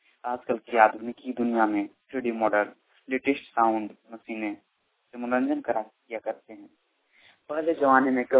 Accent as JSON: {"language": "Hindi", "town": "Sirsa", "region": "Jharkhand", "country": "India"}